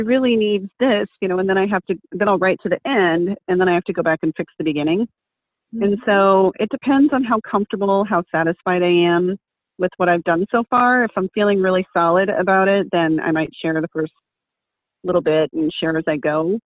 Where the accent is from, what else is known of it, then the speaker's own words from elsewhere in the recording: Texas, United States; I mean, I grew up in Texas. I love everything about just kind of, you know, rustic kind of ranch farm.